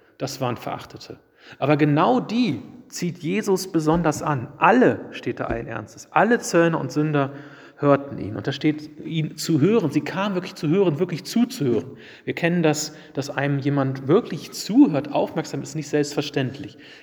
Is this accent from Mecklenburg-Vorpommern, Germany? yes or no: no; Wolfenbüttel, Lower Saxony, Germany; in Wolfenbüttel, Niedersachsen, wo ich aufgewachsen bin.